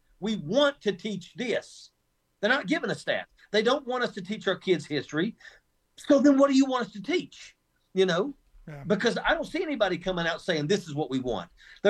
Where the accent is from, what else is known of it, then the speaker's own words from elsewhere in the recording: West Virginia, United States; I grew up in West Virginia. I can remember we had a hunter safety program when I was in grade school